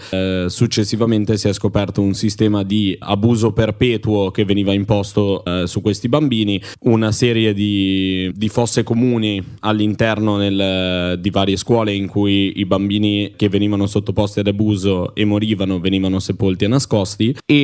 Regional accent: Canada; Io sono cresciuta in Canada. In Canada sono stata a stretto contatto con le popolazioni indigene canadesi

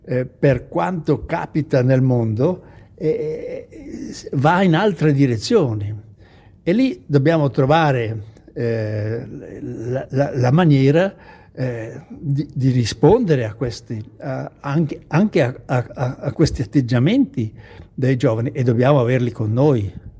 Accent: Switzerland; delle situazioni di xenofobia nel mio paese in Svizzera

